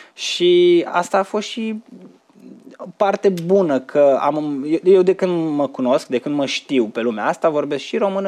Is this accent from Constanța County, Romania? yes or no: yes; Constanța, Constanța County, Romania; also born or lived in Istanbul, Turkey; Sunt jumate turc și jumate român. M-am născut în Istanbul, dar am crescut cumva în paralel, în România și Turcia, în Constanța și Istanbul, de fapt.